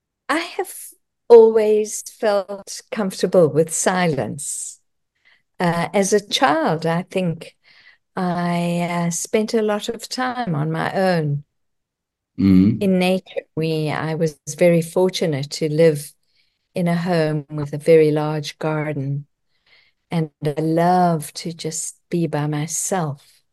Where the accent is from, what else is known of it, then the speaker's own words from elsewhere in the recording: South Africa; also born or lived in Canada; coming from South Africa, growing up in South Africa, even though I had lived in Canada for a few years